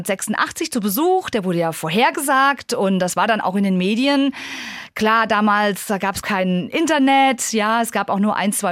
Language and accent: German; Tann, Hesse, Germany; ich bin aufgewachsen in Tannen der Rhön. Das war ja damals noch Zonenrandgebiet, ja. Ich bin sogar groß geworden, da gab es noch keine durchgängige Straßenbeleuchtung.